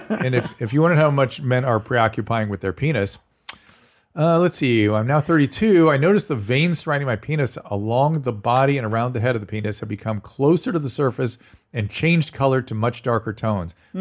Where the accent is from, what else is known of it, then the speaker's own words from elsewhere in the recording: Buenos Aires, Argentina; English is a second language; Sorry if my English is not the best. I'm from Buenos Aires, Argentina.